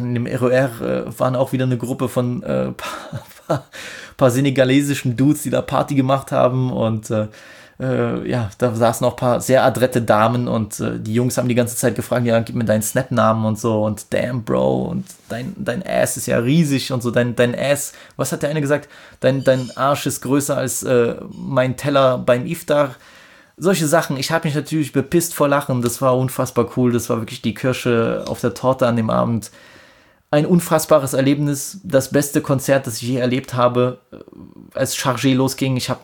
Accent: Germany; Habe gesagt, yo, ich bin Deutscher und riesen … Fan, bin extra hier nach Grigny gekommen

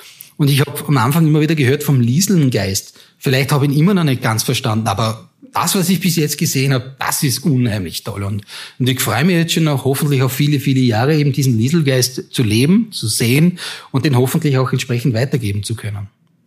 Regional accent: Vorarlberg, Austria; Aber für mich war Vorarlberg immer Teil meiner Heimat. Das war für mich immer zu Hause.

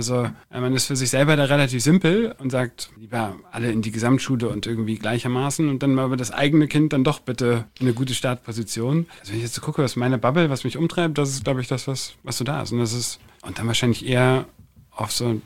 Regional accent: Hamburg, Germany; also born or lived in Berlin; Ich bin in Berlin geboren und war bis 5 in Berlin. Ich bin dann in Hamburg die ganze Zeit, aber...

